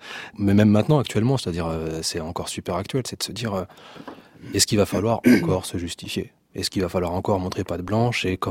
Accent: France; on est français

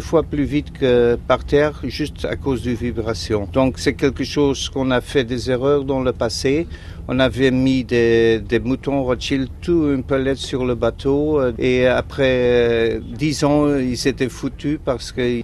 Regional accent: Belgium; je suis de la Belgique.

